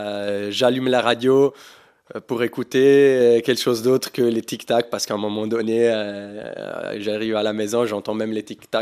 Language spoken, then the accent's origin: French; Switzerland; je viens de la Suisse, je suis horloger